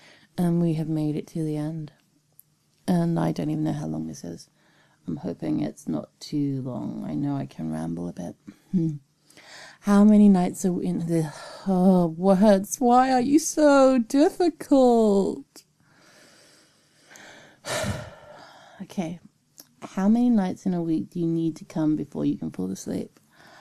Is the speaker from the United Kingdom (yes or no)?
yes; United Kingdom; I'm very British that way. The summer comes and all Brits just have an issue.